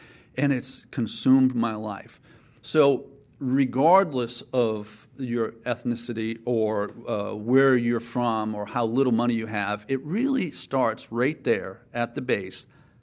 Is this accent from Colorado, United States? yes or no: no; Bangor, Maine, United States; And I grew up in Maine wanting to be a NASCAR driver.